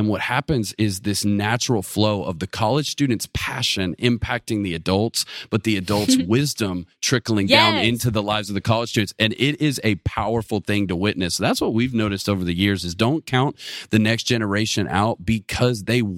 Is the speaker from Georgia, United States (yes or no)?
yes; Atlanta, Georgia, United States; now in Auburn, United States; So I'm from the Metro Atlanta area.